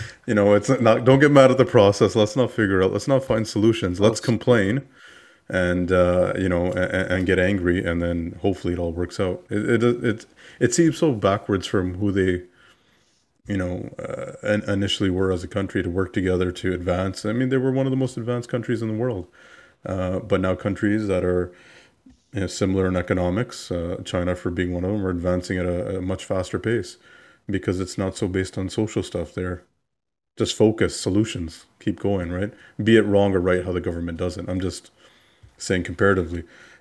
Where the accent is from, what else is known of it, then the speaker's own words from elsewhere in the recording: Canada; But he was so adamant that he could tell I wasn't. I said I was from Canada.